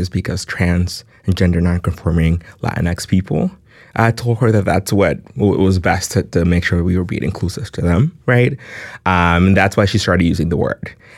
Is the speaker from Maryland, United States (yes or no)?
yes; Maryland, United States; also born or lived in Panama; So my family and I came from Panama over 14 years ago. We came to the United States and I grew up in Maryland. I've been undocumented ever since I came, really.